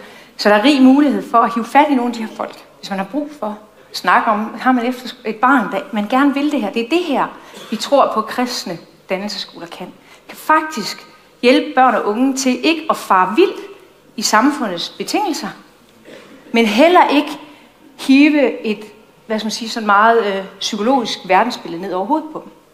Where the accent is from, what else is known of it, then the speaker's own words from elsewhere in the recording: North Denmark Region, Denmark; Og så kommer jeg faktisk fra Nordjylland, hvis I skulle være tvivl.